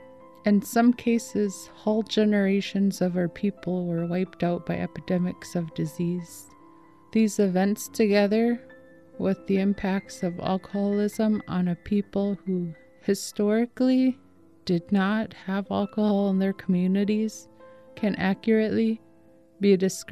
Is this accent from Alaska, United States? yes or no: yes; Shishmaref, Alaska, United States; now in Nome, United States; I am originally from Shishmaref, and I have been living here in Nome for 20 years.